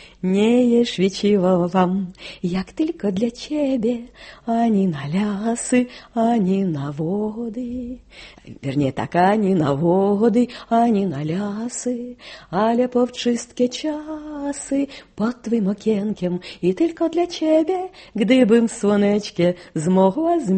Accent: Berdyansk, Zaporizhzhia Oblast, Ukraine; Я помню, она из Днепропетровска, мы жили в Бердянске

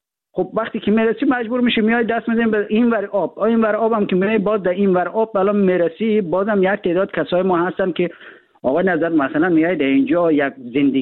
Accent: Afghanistan; ما در افغانستان در کشور جنگ زده بزرگ شدیم.

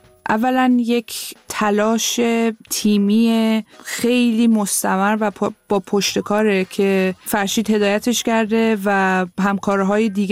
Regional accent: Tehran, Tehran Province, Iran; born there

